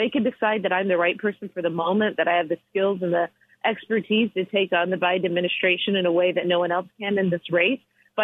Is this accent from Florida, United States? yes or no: yes; Florida, United States; which is very similar to actually where I grew up in Florida. I grew up in a bunch of, my farms, cattle, citrus groves, that sort of environment.